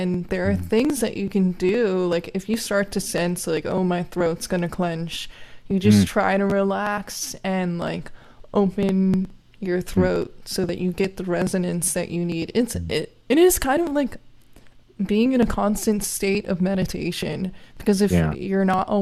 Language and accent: English; Florida, United States; where I grew up in Florida, there used to be orange groves